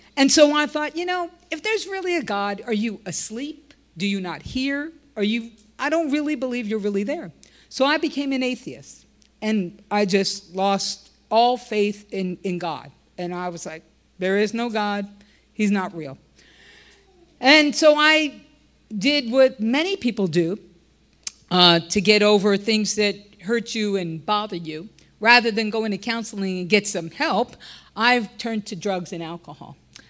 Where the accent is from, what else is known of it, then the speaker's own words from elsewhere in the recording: Brooklyn, New York, United States; I'm from Brooklyn, if you can't tell.